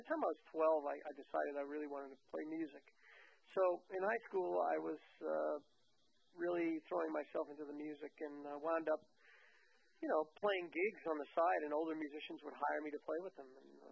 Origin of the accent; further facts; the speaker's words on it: Brooklyn, New York, United States; So when I was a kid growing up in Brooklyn, in New York, I wanted to do everything that he did.